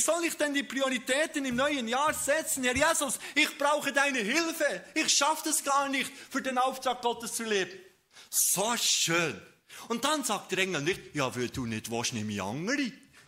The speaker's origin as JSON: {"language": "German", "region": "Bern", "country": "Switzerland", "said": "Wir sind ja Berner."}